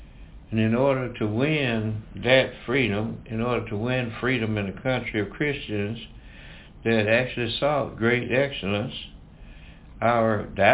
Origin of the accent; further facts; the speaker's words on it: Tuskegee, Alabama, United States; the time when I was a boy growing up in Tuskegee, a young teenager growing up in Tuskegee, something has happened.